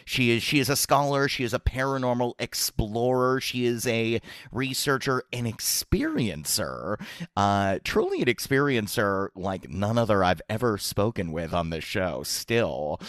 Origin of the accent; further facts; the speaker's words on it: Dover, Massachusetts, United States; a creature that is close to my heart from my hometown of Dover, Massachusetts.